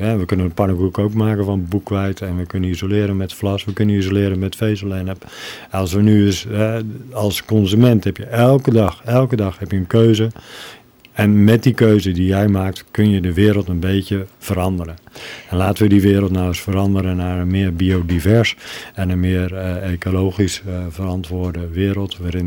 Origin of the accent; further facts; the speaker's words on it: Randstad, Netherlands; Nou, ik ben wel eentje uit de Randstad. Ik ben gevlucht uiteindelijk uit de Randstad omdat ik wat meer ruimte, natuur en rust om me heen wilde hebben. Dat heb ik gevonden in dit geval in Salland.